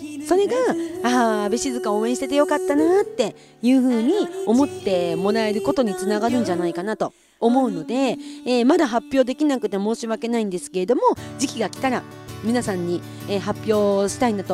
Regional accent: Kushiro, Hokkaido, Japan; 地元の釧路であることにチャレンジをしようと思っています。

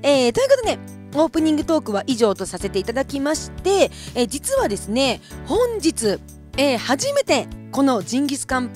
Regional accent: Kushiro, Hokkaido, Japan; moved away; 私のね、地元の釧路にサイゼリアがなくって、初めて上京してきた時に

